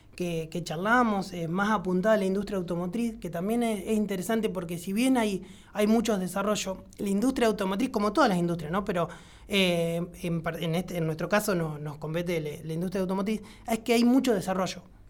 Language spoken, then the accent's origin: Spanish; Arenaza, Buenos Aires, Argentina; Yo soy de Partido de Lincoln, Arenaza, Partido de Lincoln, y bueno, la UNOVA me daba la posibilidad de estudiar cerca de mi casa, de poder seguir con trabajos que tenía en Arenaza